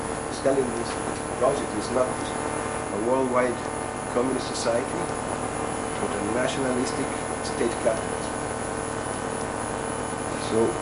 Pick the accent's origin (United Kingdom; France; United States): France; English is a second language; I come from France.